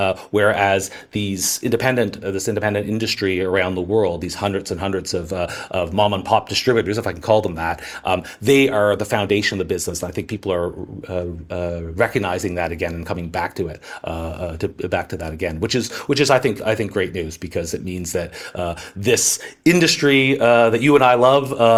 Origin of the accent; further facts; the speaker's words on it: Canada; I'm Canadian